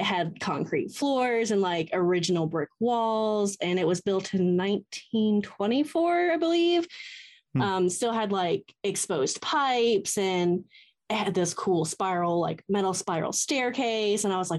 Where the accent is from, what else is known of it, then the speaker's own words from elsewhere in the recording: Atlanta, Georgia, United States; I am from Atlanta.